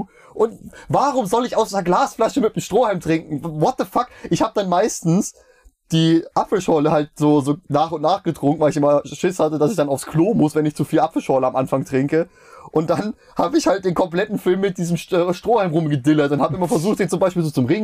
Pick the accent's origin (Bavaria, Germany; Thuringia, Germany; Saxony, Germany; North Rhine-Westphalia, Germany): Thuringia, Germany; Meiningen; die Casino-Lichtspiele Meiningen